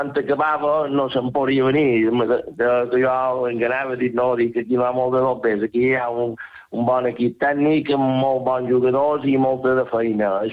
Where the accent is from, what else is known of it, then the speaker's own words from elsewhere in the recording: Balearic Islands, Spain; tots som de Mallorca, llevat d'Aitor Pons, que fa estona que està aquí, que és de Menorca, tots els altres som mallorquins.